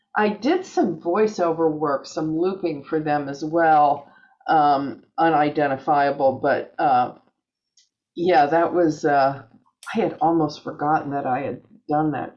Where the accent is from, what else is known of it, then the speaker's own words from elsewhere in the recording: Pennsylvania, United States; Northwestern Pennsylvania, a very small town, very small town girl, let me just tell you.